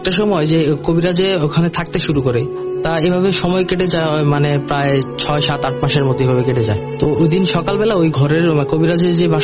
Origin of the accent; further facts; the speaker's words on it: Tangail, Dhaka Division, Bangladesh; তখন আমি ঈদের ছুটিতে ছুটি কাটানোর জন্য আমার গ্রামের বাড়ি টাঙ্গালি গিয়েছিলাম।